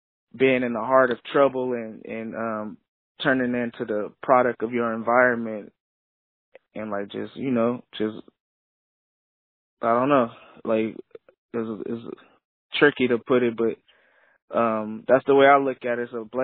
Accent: Long Beach, California, United States; now in Lancaster, United States; I'm in California right now. I'm from Long Beach, but moved up to the northern Los Angeles area, small town called Lancaster, about 70 miles away from L.A. So you can really say I'm really from L.A. County

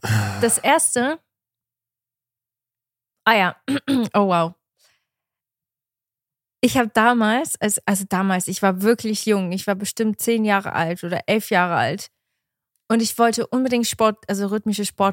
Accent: Langenthal, Bern, Switzerland; Die war bei uns in Langenthal, also bei uns in der Nähe in der Schweiz.

